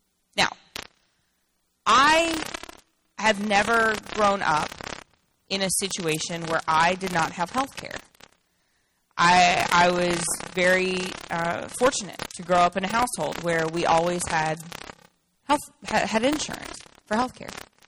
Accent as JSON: {"language": "English", "region": "Louisiana", "country": "United States", "tie": "born or raised there", "said": "I grew up in South Louisiana. There wasn't an abortion clinic anywhere around us."}